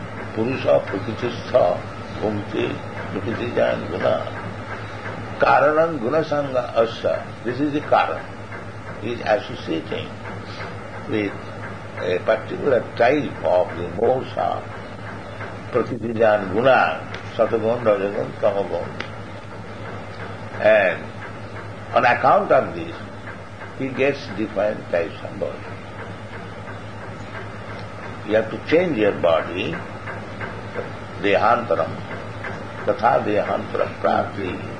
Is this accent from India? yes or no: yes; India; English is a second language; I'm Indian. I'm Brahman.